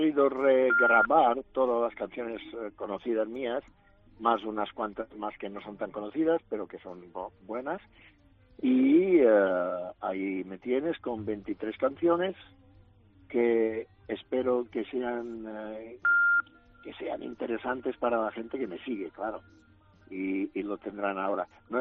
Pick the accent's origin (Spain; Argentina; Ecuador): Spain; Palma, Balearic Islands; Los conciertos que hago en mi tierra siempre me imponen demasiado.